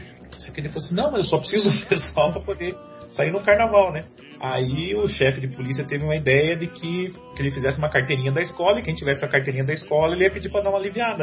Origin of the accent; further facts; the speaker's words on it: Curitiba, Paraná, Brazil; also born or lived in Dourados; Meu pai nascido em Aquidauana, ele conheceu minha mãe em Campo Grande, e eu nasci em Dourados, daí isso em 1980. Por volta de 84, quando meu irmão mais novo nasceu, a gente veio para Curitiba.